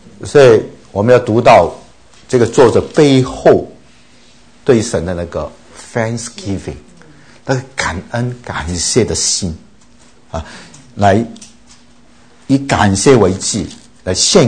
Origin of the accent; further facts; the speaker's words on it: China; 特别我们中国人从小我们的感情都是被捆锁的、被压抑的，所谓三代同堂就更糟了。